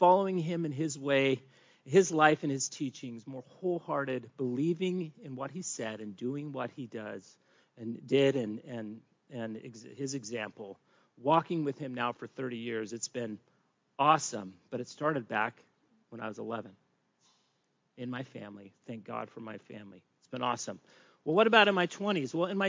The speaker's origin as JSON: {"language": "English", "region": "California", "country": "United States", "tie": "born or raised there", "also_born_or_lived": "New Jersey", "said": "So I was born in New Jersey, lived there 7 months. We moved out to California, and I pretty much lived in California my whole life except for 1 year, so I actually can't refer to myself as a native son of California."}